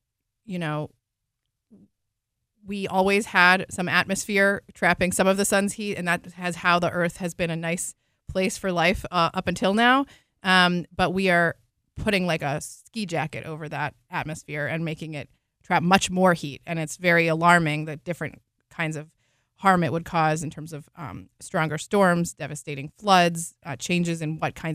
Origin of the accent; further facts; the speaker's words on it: Baltimore, Maryland, United States; I grew up in Roland Park, went to Bryn Mawr School. My family was very active over several generations at the Chizuk Emunah congregation in Pikesville.